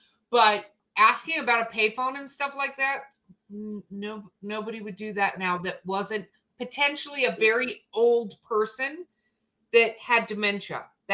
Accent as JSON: {"language": "English", "country": "Philippines", "said": "I'm Filipino, but I only speak English."}